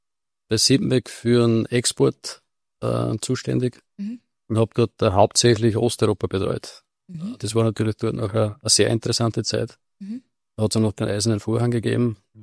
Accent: Upper Austria, Austria; accent: Innviertel dialect; now in United States; Also ich habe meinen Innviertler Dialekt nicht vergessen. Also war mir wichtig, dass ich den beibehalten habe.

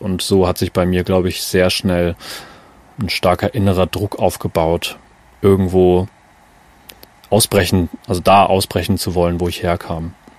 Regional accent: Frankfurt, Hesse, Germany; Ich bin Frankfurt am Main geboren, vor dieser Stadt aufgewachsen

